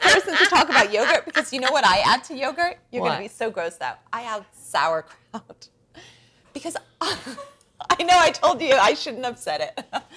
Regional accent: England, United Kingdom; I grew up in England, and we would get milk delivered

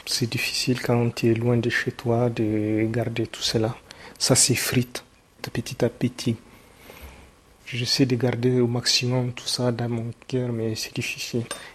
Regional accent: Agadez, Niger; Moi, je suis originaire d'Agadez. Je suis de la nouvelle génération de Touaregs sédentaires. Mais mes parents étaient nomades.

